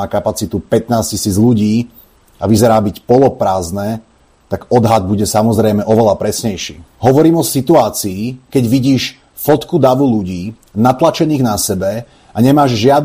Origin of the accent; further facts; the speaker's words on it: Bratislava, Bratislava Region, Slovakia; Druhá vec je tá, že ja pochádzam z Bratislavy